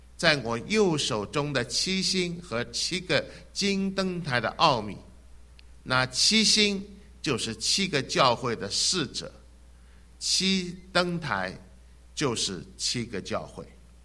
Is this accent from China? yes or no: yes; China; 所以我们中国人心里面都很明白，每次当我们想到啊那袁世凯的时候，我们都是只是自知一笑。